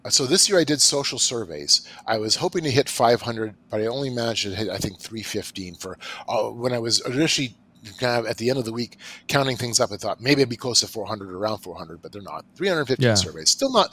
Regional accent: Canada; I'm from Canada.

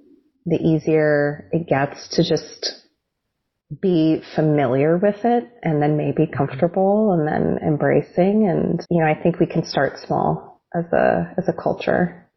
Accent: Northeast, United States; I think that was something growing up in the Northeast.

